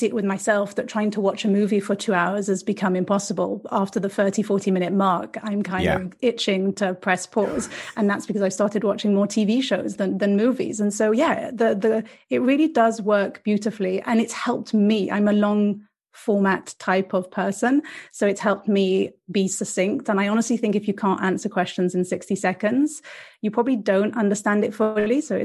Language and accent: English; Brussels, Brussels-Capital Region, Belgium; also born or lived in France / London; now in San Francisco, United States; I was born in France, grew up in Brussels, so lived pretty close to the Spa-Francorchamps racetrack, and then moved to London.